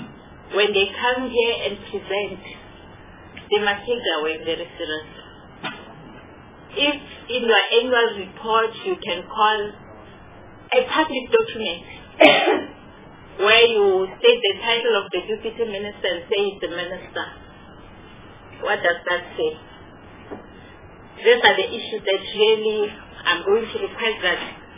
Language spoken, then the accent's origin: English; North West, South Africa; I'm from the Northwest Province.